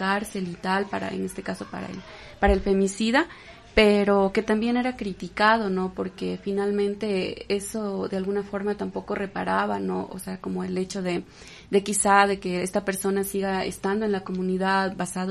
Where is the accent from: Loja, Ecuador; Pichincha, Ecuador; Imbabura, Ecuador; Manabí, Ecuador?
Loja, Ecuador; en la ciudad de donde yo vengo, que es en Loja